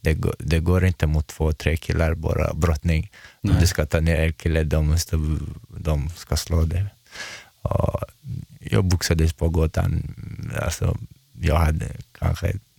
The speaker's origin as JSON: {"language": "Swedish", "region": "Chechnya", "country": "Russia", "second_language": "Swedish", "moved": "yes", "lives_now": "Sweden", "said": "Ja, jag är från Tjetjenien."}